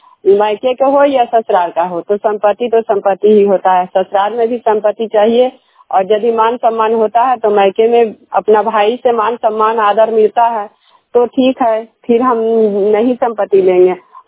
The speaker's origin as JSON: {"language": "Hindi", "town": "Mahavatpur", "country": "India", "said": "मैं महावतपुर के रहने वाली हूँ"}